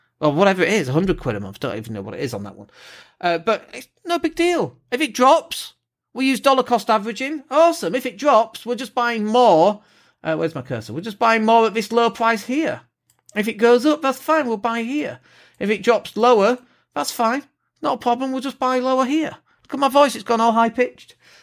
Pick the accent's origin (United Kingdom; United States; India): United Kingdom; Leeds, Yorkshire and the Humber; I'm a tight northerner. I come from Leeds.